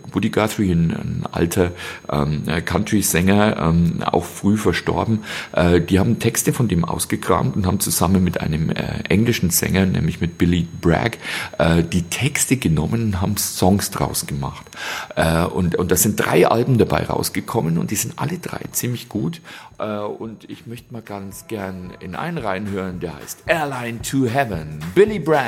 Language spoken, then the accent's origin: German; Selb, Bavaria, Germany; so runterschau von Lengenau so runter auf meine Heimatstadt Selb und dann hier das Fichtelgebirge